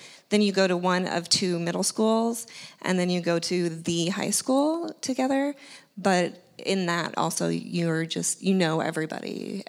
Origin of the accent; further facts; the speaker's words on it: Walla Walla, Washington, United States; So I grew up in Walla Walla, Washington. It is a real place.